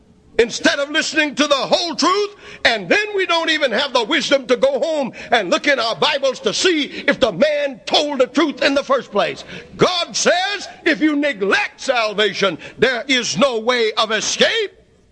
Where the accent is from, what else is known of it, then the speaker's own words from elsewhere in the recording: the South, United States; born there; I was born in the South.